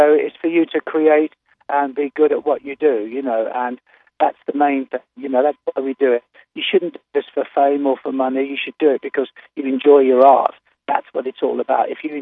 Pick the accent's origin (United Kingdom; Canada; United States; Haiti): United Kingdom; Birmingham, West Midlands; I actually tried it out in my hometown, Birmingham, which is in the Midlands.